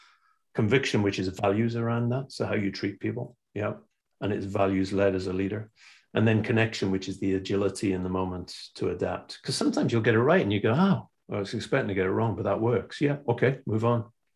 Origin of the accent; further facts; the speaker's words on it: Newcastle upon Tyne, North East England, United Kingdom; Now, I come from Newcastle upon Tyne. Yeah. As a Geordie bloke growing up